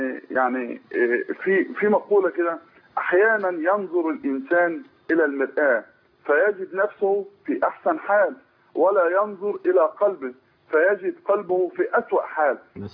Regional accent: Egypt; احنا كمصريين

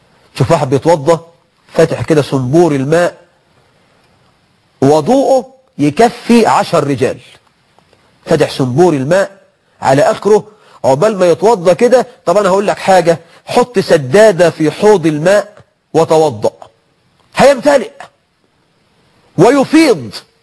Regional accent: Egypt; عندنا في مصر

